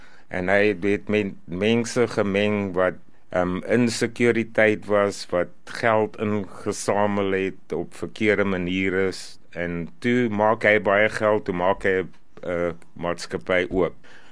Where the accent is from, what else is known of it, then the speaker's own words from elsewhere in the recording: Pretoria, Gauteng, South Africa; Okay, ek is van Pretoria